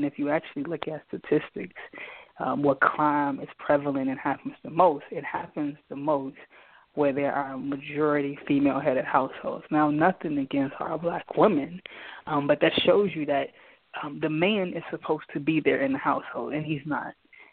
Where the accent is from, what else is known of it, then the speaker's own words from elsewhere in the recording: Inglewood, California, United States; because I grew up in Inglewood, In that neighborhood, you know, you're looking at the crackheads, the abandoned buildings.